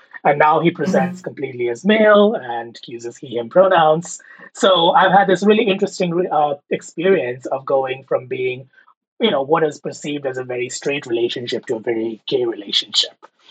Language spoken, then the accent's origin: English; India; moved away as an adult; now in United States; I'm an immigrant. I grew up in India, and I'm in my 40s now. I moved to the U.S. in my early 20s after college for grad school. And so I've been in the U.S. for over 20 years.